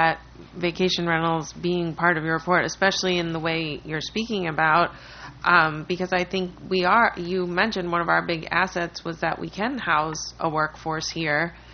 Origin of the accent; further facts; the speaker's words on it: Ohio, United States; in my mind tiny because I'm from Ohio, mini mall